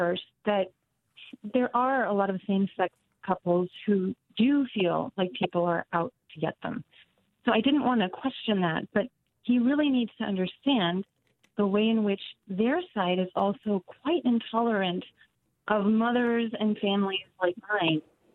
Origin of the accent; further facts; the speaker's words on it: New Jersey, United States; In New Jersey, which is my home state, we have a pretty far left agenda now.